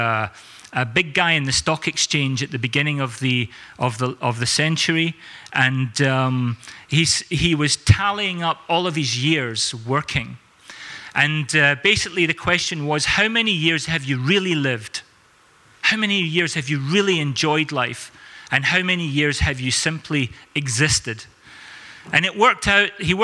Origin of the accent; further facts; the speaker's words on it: South Africa; And growing up in South Africa, everything is like, don't worry, be happy, man.